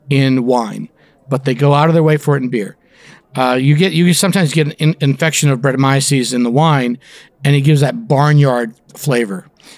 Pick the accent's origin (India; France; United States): India; And my parents, again, the Danish butter cookies, we're from India.